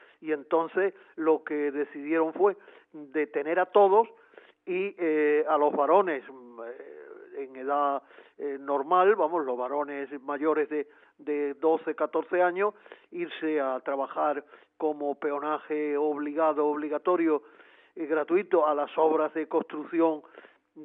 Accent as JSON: {"language": "Spanish", "region": "Andalusia", "country": "Spain", "said": "Yo realmente, como andaluz, me preocupó desde un principio"}